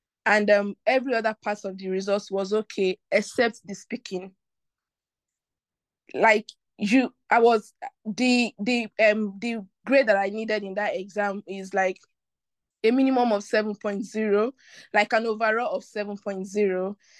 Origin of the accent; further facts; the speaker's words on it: Nigeria; accent: Nigerian; me, I'm just talking my normal Nigeria accent that me I have.